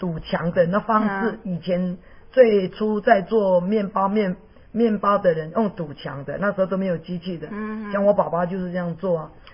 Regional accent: Taiwan; 我们台湾人

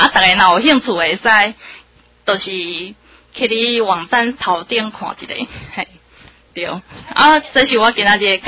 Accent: Taiwan; 他是对我们台湾人做爱护的呢

